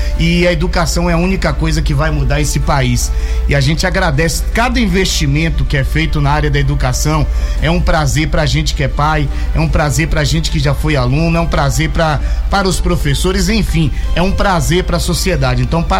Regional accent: Itabuna, Bahia, Brazil; Eu vim de Itabuna, né, do sul da Bahia, é distante pra caramba, de lá pra cá. São mais de 1.000 quilômetros, né?

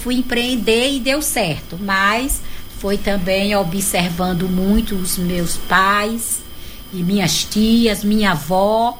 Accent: Currais Novos, Rio Grande do Norte, Brazil; moved away as an adult; now in Fortaleza, Brazil; Quando eu saí de Currais Novos para chegar a uma cidade grande. Em Currais Novos eu consegui comprar um carro, montar uma equipe de vendedores.

